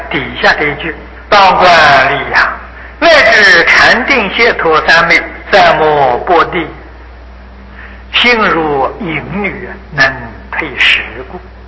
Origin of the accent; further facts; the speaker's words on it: China; 阎摩罗就是我们中国人常讲的阎罗王啊